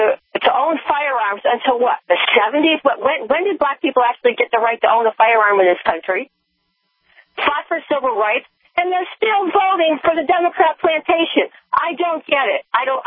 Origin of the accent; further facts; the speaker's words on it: New England, United States; moved away as an adult; now in Virginia, United States; I came from New England and moved to Virginia 13 years ago.